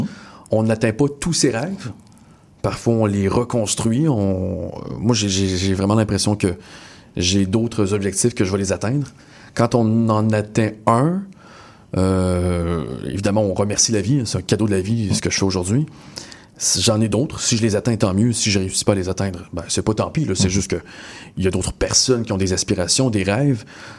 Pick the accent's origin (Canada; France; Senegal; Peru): Canada; Montreal, Quebec; J'ai grandi à Montréal-Nord, mm-hmm. Né d'un père irakien, né d'une mère libanaise. J'ai fait l'école publique.